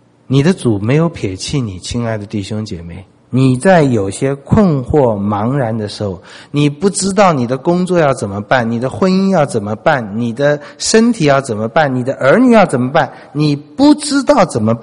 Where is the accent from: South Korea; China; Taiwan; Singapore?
China; 这是我们中国人几十年前问的，现在不问了。中国人见面都说吃过饭没有嘛，对不对啊？